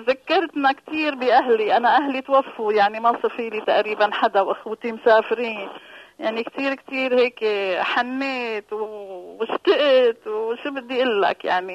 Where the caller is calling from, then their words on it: Damascus, Damascus Governorate, Syria; من الشام.